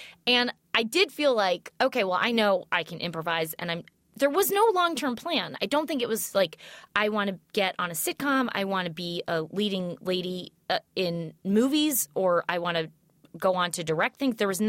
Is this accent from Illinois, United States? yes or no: no; St. Louis, Missouri, United States; now in New York, United States; So when I came to New York, you know, I grew up in St. Louis.